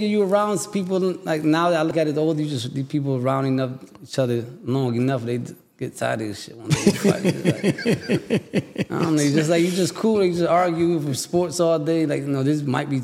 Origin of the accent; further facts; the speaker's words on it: New Britain, Connecticut, United States; born there; Yeah, I was born in New Britain. My family from Pinnacle.